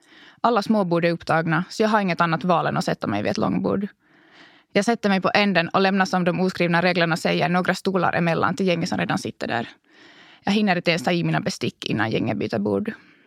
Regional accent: Vörå, Ostrobothnia, Finland; som fanns att testa i Vörå, där jag är född och uppvuxen.

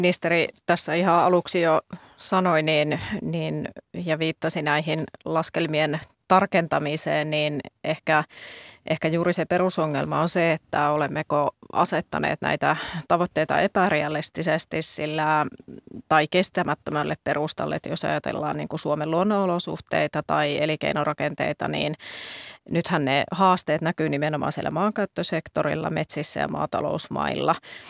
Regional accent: Lapland, Finland; itse tulen Lapista ja meillä on todella pitkät välimatkat

